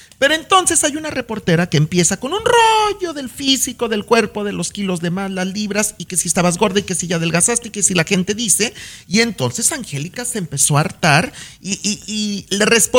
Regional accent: Mexico; also born or lived in United States; yo soy doble ciudadano. Yo nací en Estados Unidos, pero crecí en México y soy doble ciudadano.

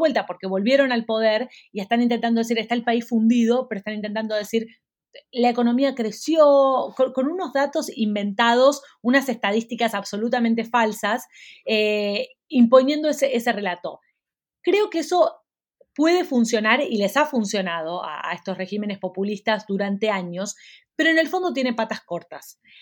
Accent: Argentina; y Argentina, que es mi país de origen, es el caso que más conozco

